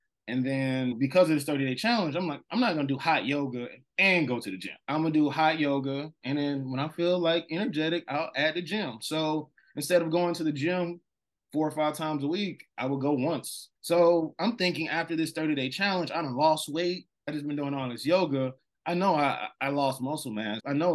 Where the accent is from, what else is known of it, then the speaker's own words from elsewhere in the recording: Atlanta, Georgia, United States; Like, I'm from Atlanta. I'm from the South. We eat chicken. We throw down pork chops, all that stuff.